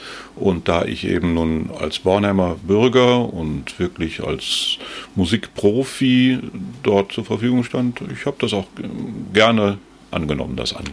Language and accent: German; North Rhine-Westphalia, Germany; Groß geworden bin ich am Niederrhein. Und am Niederrhein konnte man sich in meinem kleinen Ort eigentlich nicht vorstellen, mal sein Brot mit dem Singen zu verdienen.